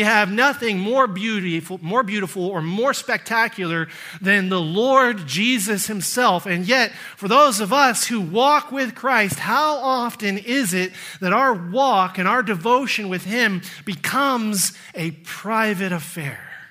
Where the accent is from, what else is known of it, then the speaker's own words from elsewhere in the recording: United States; Like, I'm American, so I don't even play hockey.